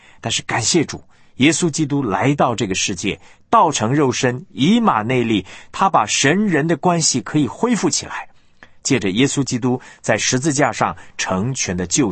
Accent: China; 因为我们中国人是讲关系的嘛

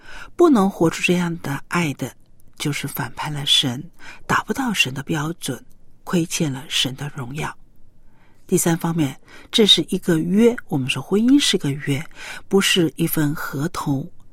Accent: China; 我们中国人也说一夜夫妻百夜恩，就是这个意思。

